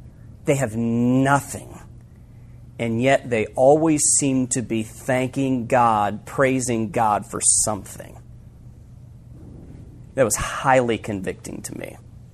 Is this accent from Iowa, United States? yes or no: yes; Iowa, United States; We're from Iowa.